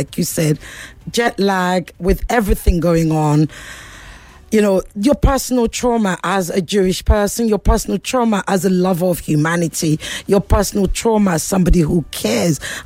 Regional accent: Nigeria; accent: Nigerian; You have to tell him to come back. That's my Nigerian accent.

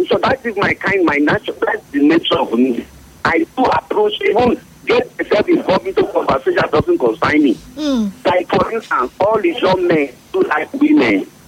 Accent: Bayelsa, Nigeria; I'm a man from Bayelsa State.

